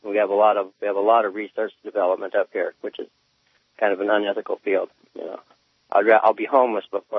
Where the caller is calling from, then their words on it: Alaska, United States; I'm not far from Palmer and Wasilla, but...